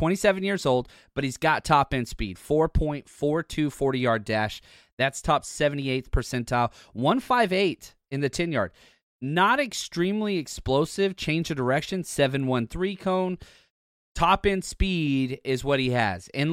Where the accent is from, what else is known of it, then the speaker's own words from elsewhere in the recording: Texas, United States; Just took a dig at the whole state of Oklahoma. I'm from Texas, can't help it.